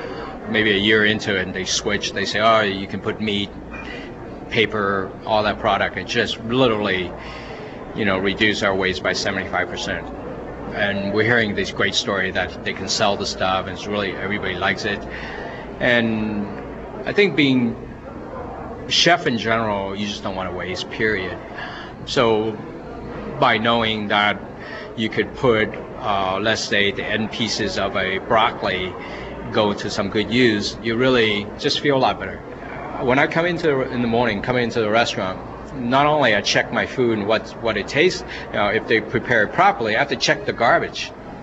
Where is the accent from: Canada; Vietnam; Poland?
Vietnam; Growing up in Vietnam, where we pretty much recycle everything